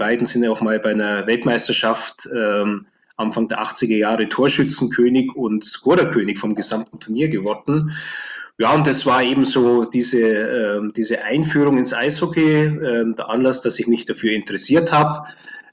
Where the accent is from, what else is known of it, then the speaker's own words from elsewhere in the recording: Augsburg, Bavaria, Germany; Also ich bin ja groß geworden in Augsburg